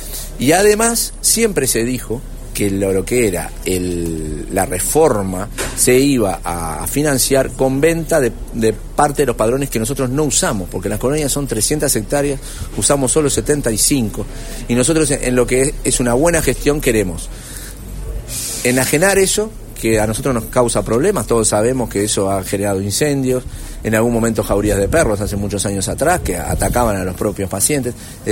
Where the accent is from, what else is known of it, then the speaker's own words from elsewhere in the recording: Canelones, Uruguay; arrimando a los canarios, yo soy un canario, servicios para el departamento